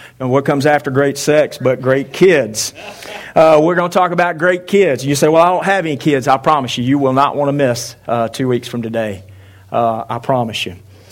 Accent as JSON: {"language": "English", "country": "United States", "said": "But I tell you what I've really just always been proud of as an American is the fact that whenever freedom calls for a defender, we answer the call. And I love my country."}